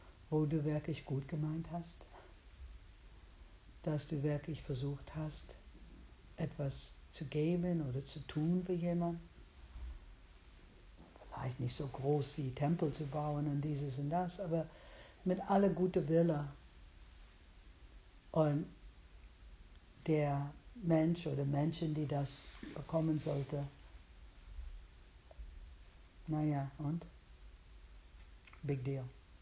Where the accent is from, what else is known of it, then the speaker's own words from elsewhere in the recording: United States; German is a second language; oh, ich bin 68 Jahre alt und ich bin Amerikanerin